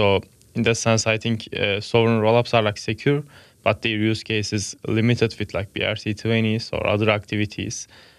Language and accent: English; Istanbul, Turkey; English is a second language; I'm like from Turkey. I live in Istanbul.